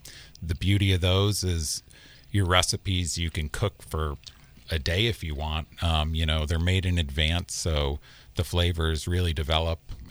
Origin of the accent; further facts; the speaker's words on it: Cape Cod, Massachusetts, United States; I'm from the Northeast, you know. It's, you know, there's no diversity really where I grew up. I grew up on Cape Cod. It was a bunch of fishermen, you know.